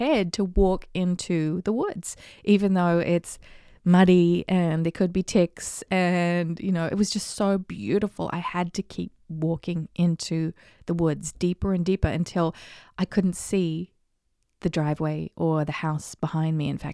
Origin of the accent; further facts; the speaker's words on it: New Zealand; born there; I was born in New Zealand, which is on the other side of the world near Australia